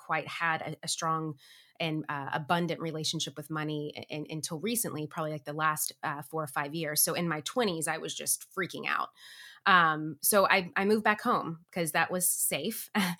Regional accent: Tennessee, United States; now in Los Angeles, United States; I grew up in Tennessee. I was one of four children. My dad is one of eight. My mom is one of five. So massively large family, very traditional family.

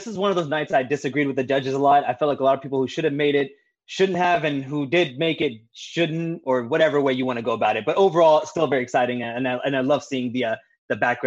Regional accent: Pakistan; moved away; You know, what's weird is being a Pakistani immigrant, I should not love worship songs as much as

